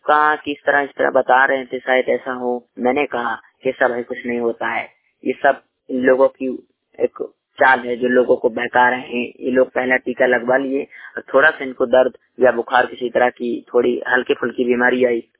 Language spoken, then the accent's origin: Hindi; Banda, Uttar Pradesh, India; मैं श्रमिक बंडी रिपोर्टर … जिला बांदा उत्तर प्रदेश से।